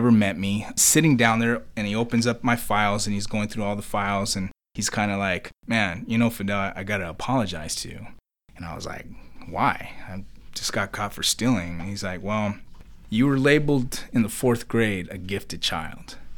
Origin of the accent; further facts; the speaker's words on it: Santa Barbara, California, United States; I grew up in Santa Barbara. I grew up economically poor. I grew up around a lot of racism.